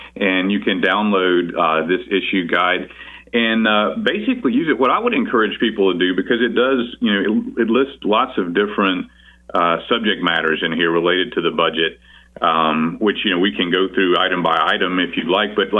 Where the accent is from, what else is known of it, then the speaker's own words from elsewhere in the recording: Georgia, United States; I was down in my home state of Georgia a couple months ago